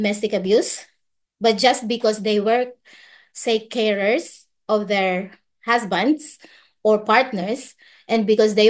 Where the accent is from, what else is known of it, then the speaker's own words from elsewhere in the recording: Philippines; I'm a Filipina, so in the Philippines